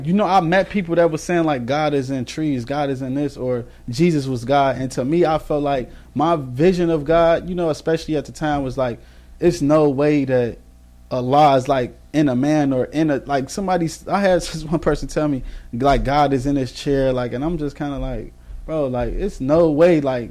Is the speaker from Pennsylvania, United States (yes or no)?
no; Minnesota, United States; And so like I said, I'm from Minnesota, so it's a big ummah there. Like, so I grew up around a lot of Muslims, but I didn't really know that much about it.